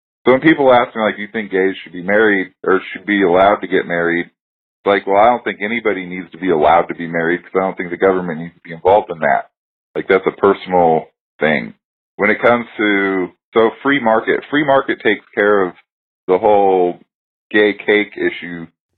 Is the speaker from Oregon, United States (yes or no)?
yes; Oregon, United States; because I'm originally from Oregon